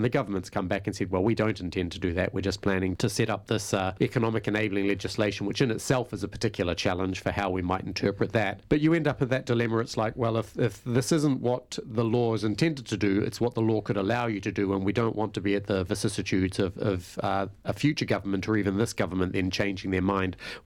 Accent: New Zealand; one of the other great benefits of being a New Zealander is you're always pretty close to conservation and you can see what nature used to look like.

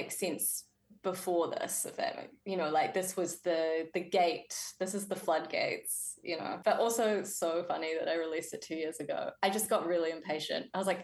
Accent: Titirangi, Auckland, New Zealand; now in London, United Kingdom; So I grew up in Te Tirangi. I love Te Tirangi. I will always return there as like my home base.

